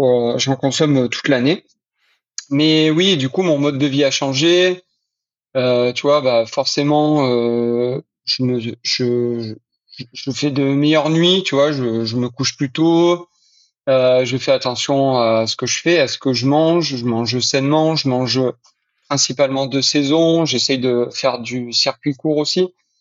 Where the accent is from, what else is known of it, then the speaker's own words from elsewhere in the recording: Cavaillon, Provence-Alpes-Côte d'Azur, France; also born or lived in Avignon / L'Isle-sur-la-Sorgue; moi je viens du Vaucluse, je suis né à Cavaillon et j'habitais entre Avignon et l'Isle-sur-la-Sorgue, pour ceux qui connaissent un petit peu la région. J'ai grandi là-bas et maintenant j'habite sur Lyon